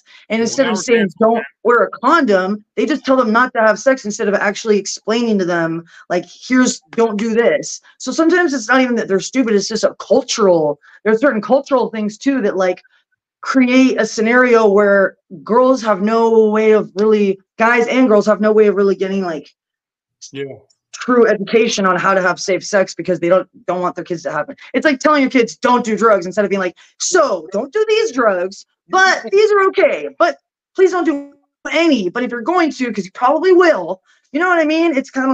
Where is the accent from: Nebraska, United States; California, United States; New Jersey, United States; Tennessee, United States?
California, United States; Los Angeles; Yeah. I grew up in Los Angeles.